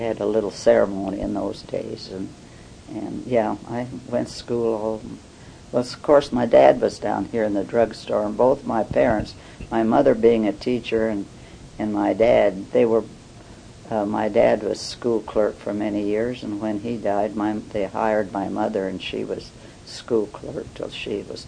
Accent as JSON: {"language": "English", "town": "Elgin", "region": "Oregon", "country": "United States", "tie": "born or raised there", "said": "Yeah, I was born and raised in Elgin."}